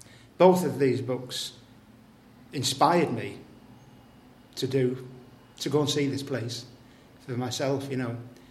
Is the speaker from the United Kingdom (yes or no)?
yes; Warrington, North West England, United Kingdom; born there; I was born in Warrington.